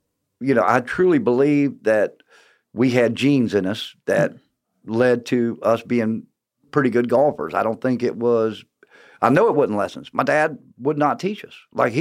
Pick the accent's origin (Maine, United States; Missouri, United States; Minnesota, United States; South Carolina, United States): South Carolina, United States; Lake City; also born or lived in Florida; But I grew up in Lake City, South Carolina. I was born in Sherall and then moved to Florida for a little while when my dad was a golf pro.